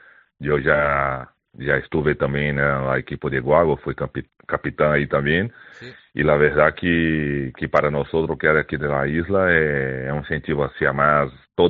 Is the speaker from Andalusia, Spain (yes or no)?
no; Canary Islands, Spain; nosotros como Canario, y que somos aquí de la isla